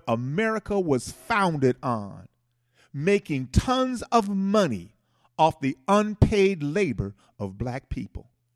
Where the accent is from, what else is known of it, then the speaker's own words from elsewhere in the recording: Milwaukee, Wisconsin, United States; now in Atlanta, United States; I'm from Milwaukee, although I live here in Atlanta. I'm from Milwaukee.